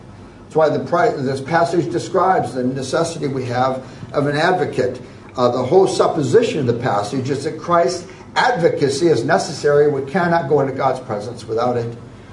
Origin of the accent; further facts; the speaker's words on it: United States; I'm an American.